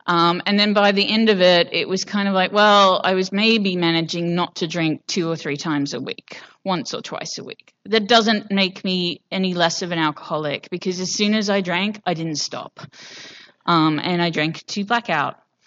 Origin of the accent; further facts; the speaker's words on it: England, United Kingdom; I grew up in England. My mom's South African. My dad is English, but lived in Canada. And somehow I ended up here about 7 years ago. So I've never known where I was from.